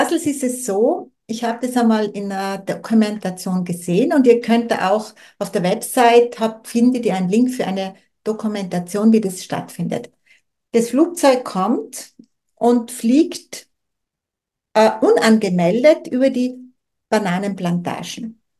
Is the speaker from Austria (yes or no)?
yes; Tyrol, Austria; Ich weiß das von ein paar Biobauern bei uns in Tirol.